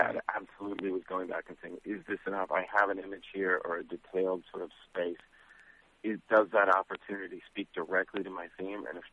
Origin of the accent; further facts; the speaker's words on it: San Antonio, Texas, United States; I grew up outside of San Antonio, Texas in the 70s